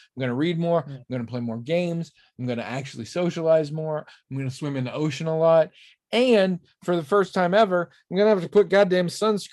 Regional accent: Oregon, United States; Because they're not all the same by any stretch, even different parts of it. I grew up in Oregon.

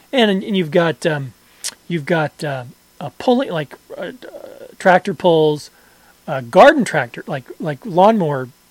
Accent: Iowa, United States; I have seen Demolition Derby and Grease Pig in my hometown.

